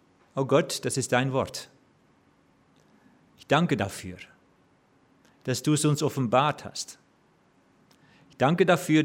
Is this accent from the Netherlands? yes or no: yes; Netherlands; now in Germany; ich bin Holländer, wohne aber in Mitte Deutschland mit meiner Frau Elke